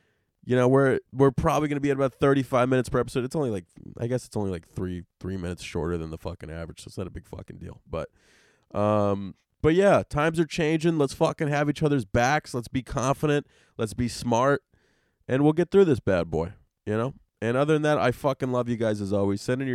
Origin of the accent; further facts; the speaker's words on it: Puerto Rico; I was born and raised in Puerto Rico, currently live here